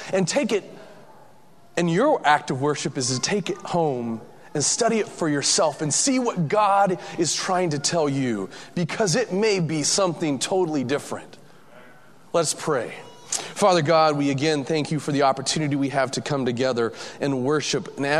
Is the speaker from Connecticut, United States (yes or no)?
no; Colorado, United States; also born or lived in Washington; I come from Colorado and Washington State, where we actually have snow